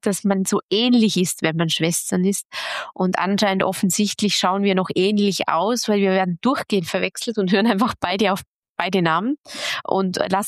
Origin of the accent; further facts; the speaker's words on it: Vorarlberg, Austria; now in Vienna, Austria; dass es völlig irre war, nach Wien zu gehen, als Vorarlbergerin vom Bodensee nach Wien